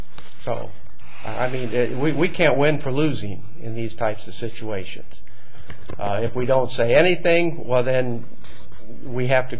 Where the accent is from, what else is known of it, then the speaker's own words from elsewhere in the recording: Iowa, United States; I'm being from Iowa. You heard of the little old lady from Dubuque.